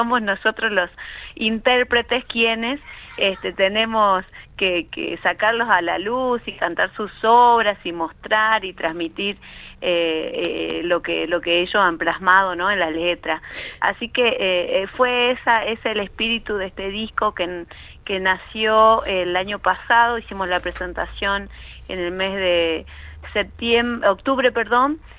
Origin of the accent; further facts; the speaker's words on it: Colonia Santa Rosa, Salta, Argentina; Yo soy del norte, vengo de Colonia Santa Rosa, he caminado mucho el departamento San Martín, Orán